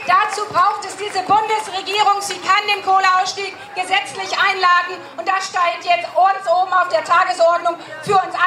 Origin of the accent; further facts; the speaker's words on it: Brandenburg, Germany; ich komme aus Brandenburg, in der Lausitz.